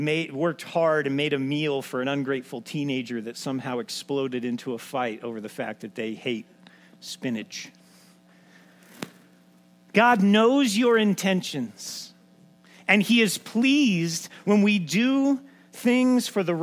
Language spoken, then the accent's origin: English; California, United States; I'm sorry. I grew up in California.